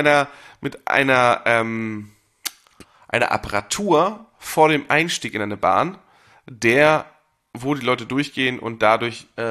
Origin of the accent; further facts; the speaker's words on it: Cologne, North Rhine-Westphalia, Germany; Wir sind ja Kölner